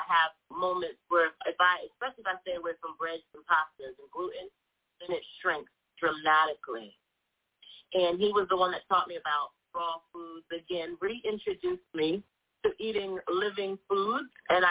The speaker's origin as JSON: {"language": "English", "region": "New Jersey", "country": "United States", "tie": "born or raised there", "said": "Well, I am definitely from … born and raised in New Jersey."}